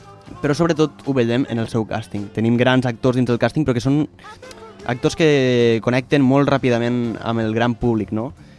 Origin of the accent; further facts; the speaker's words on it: Lleida, Catalonia, Spain; nosaltres que som de Lleida, que som de lejano oeste